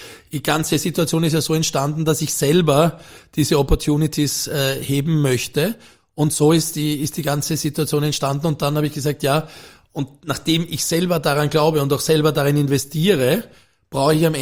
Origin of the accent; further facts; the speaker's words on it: Vienna, Austria; ich bin selbst gebürtiger Wiener, ich bin in Floridsdorf aufgewachsen.